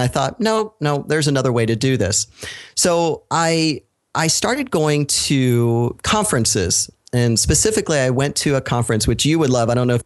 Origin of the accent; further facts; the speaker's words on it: Florida, United States; So I'm from Florida